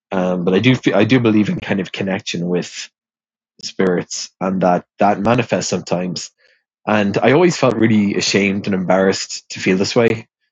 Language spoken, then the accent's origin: English; Ireland; So growing up in Ireland, there was a fairly rich lore, maybe it's kind of just Irish culture, of ghost stories, places that people said were haunted and stuff like that.